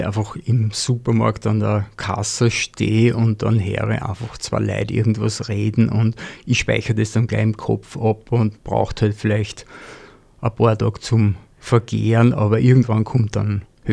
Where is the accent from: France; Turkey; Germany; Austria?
Austria; Langenlois, Lower Austria; also born or lived in Baden bei Wien / Traiskirchen; Ich bin in Baden bei Wien geboren, habe die ersten 9 Jahre Dreiskirchen gelebt und bin dann quasi, wie man in einer Weinbauregion sagt, nach Langenlois verpflanzt worden und bin da seit 1975 in Langenlois und seit 2012 jetzt in Zöbing, was ja eh zu Langenlois dazugehört.